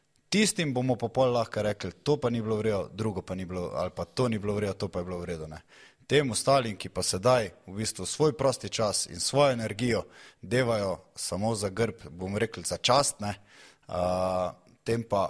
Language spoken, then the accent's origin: Slovenian; Celje, Savinja, Slovenia; Pa sem domačin, pa sem Celjan, pa bil kapetan Celja, 11 sezon v članski ekipi.